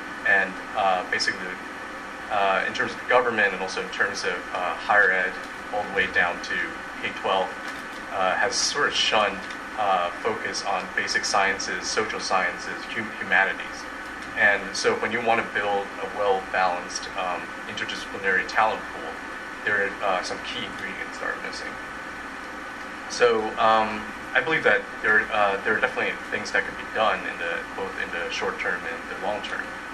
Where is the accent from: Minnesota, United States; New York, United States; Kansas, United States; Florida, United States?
New York, United States; since I'm from New York, I'll compare New York to Taiwan